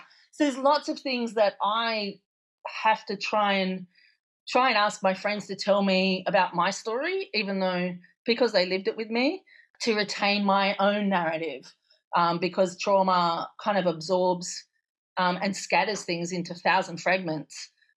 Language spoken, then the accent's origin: English; Australia; particularly as an Australian